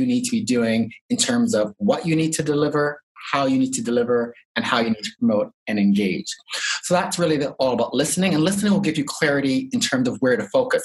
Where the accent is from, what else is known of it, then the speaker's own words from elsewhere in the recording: Toronto, Ontario, Canada; also born or lived in Halifax; now in Australia; I'm originally from Toronto, Canada. So yeah, born and raised in Toronto, did my MBA in Dalhousie in Halifax.